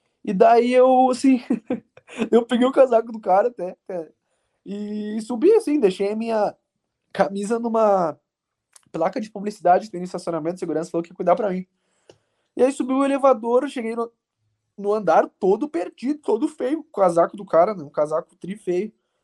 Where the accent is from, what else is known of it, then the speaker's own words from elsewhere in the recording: Porto Alegre, Rio Grande do Sul, Brazil; sou aqui de Porto Alegre, sou Mengão